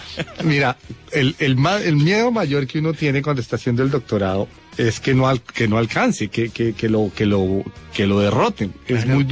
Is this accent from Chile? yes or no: no; Llanos, Colombia; also born or lived in Bogotá; Yo no soy llanero, pero soy llanero. Me crié en el llano, aunque nací en Bogotá.